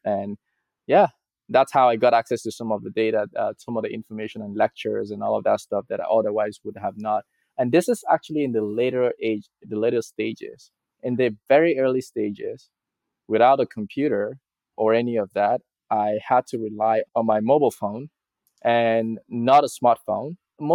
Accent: Nigeria; And for a kid growing up in Nigeria who heard about Switzerland on the TV and read about it, it felt like heaven for me.

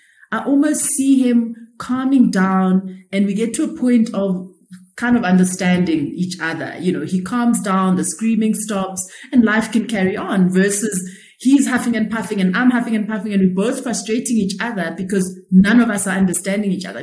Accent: South Africa; regardless of who you are as a South African, in order for us to move forward, is starting by seeking to understand.

